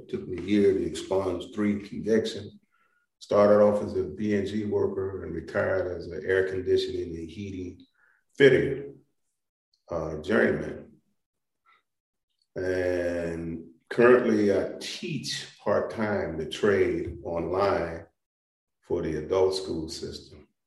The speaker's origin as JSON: {"language": "English", "town": "Los Angeles", "region": "California", "country": "United States", "tie": "born or raised there", "said": "Thank you, everybody, for having me a part of the show. I grew up in Los Angeles in the projects, Pueblo del Rio projects, and the Avalon Gardens."}